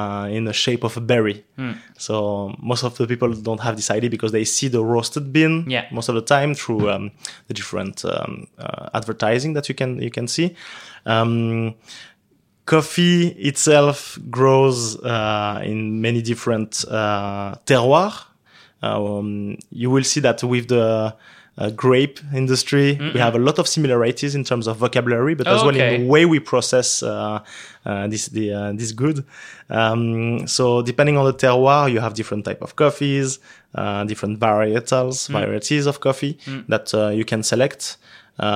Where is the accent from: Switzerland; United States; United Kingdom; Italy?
Switzerland; I am originated from Switzerland. My mom is from Morocco.